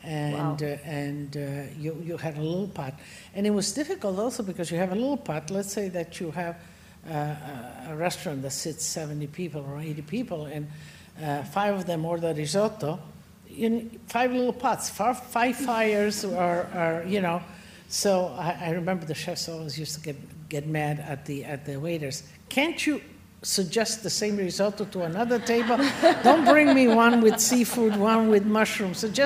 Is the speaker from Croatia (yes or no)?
yes; Istria County, Croatia; born there; English is a second language; So where I was born in Istria. Istria is no longer Italy. It is now Croatia.